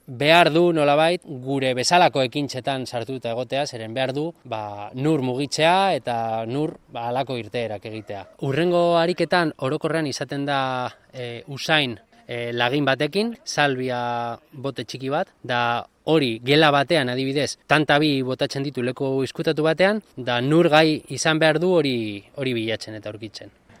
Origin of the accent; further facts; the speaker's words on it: Karrantza, Basque Country, Spain; ondo ezagutzen dugu Karrantza, zeren Karrantzakoak gara